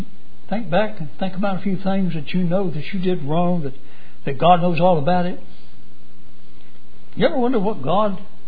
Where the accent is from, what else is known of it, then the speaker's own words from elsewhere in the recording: United States; Folks, I'm glad I'm an American. There's not another nation in this world that I'd want to live in.